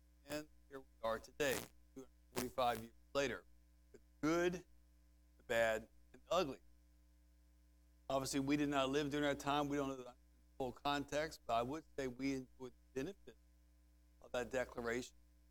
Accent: United States; as an American

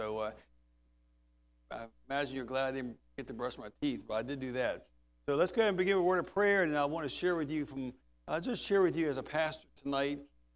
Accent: United States; as an American

